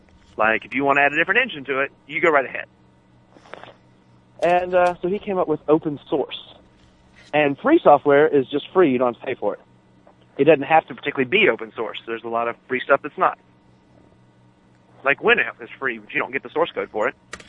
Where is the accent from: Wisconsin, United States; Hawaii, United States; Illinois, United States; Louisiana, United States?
Louisiana, United States; He really likes Louisiana food, and I'm from Louisiana, and he wanted to take me to a Louisiana restaurant.